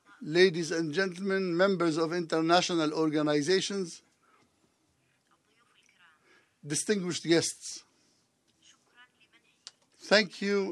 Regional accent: Yemen; I am from Yemen, and I represent the Arab Sisters Forum for Human Rights

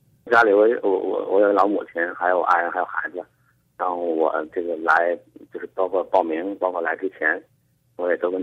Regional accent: China; 到海地以后我第一感受就是，作为中国人，特别作为中国警察派出来工作，感受还是很自豪的。

